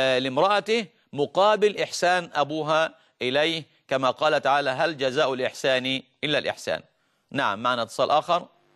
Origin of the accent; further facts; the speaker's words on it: Egypt; الآن طبعا العرف اللي عندنا في مصر